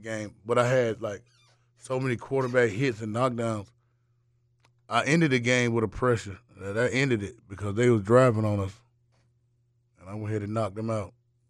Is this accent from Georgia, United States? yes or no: yes; Georgia, United States; Born and raised in Georgia, you know, you grew up around a bunch of Bulldogs.